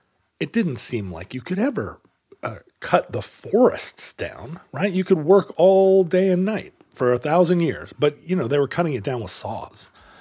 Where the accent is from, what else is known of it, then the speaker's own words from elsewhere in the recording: Alaska, United States; And then growing up in Alaska during that era where, you know, resource extraction of all kinds was considered one of the, you know, the noblest ways to interact with the environment.